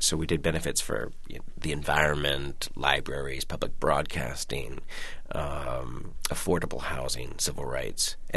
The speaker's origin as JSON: {"language": "English", "town": "Portland", "region": "Oregon", "country": "United States", "tie": "born or raised there", "said": "I was from Portland, Oregon. Grew up there."}